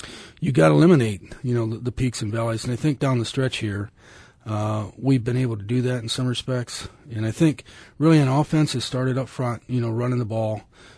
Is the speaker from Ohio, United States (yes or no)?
yes; Ohio, United States; Well, maybe it's just because I'm from Ohio.